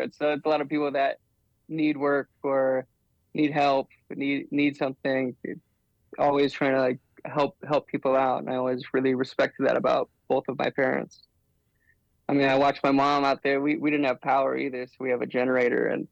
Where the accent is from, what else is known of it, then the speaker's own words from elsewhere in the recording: Alaska, United States; I grew up around the Kinnick area, so I'm a Valley kid.